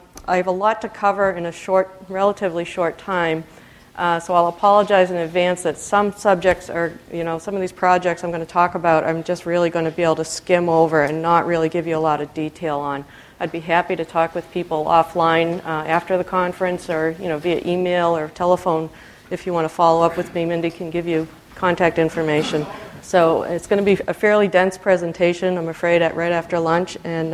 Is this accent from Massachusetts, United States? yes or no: yes; Boston, Massachusetts, United States; I parked the car in Harvard Yard. Can everyone hear me? All right. I'm from Boston.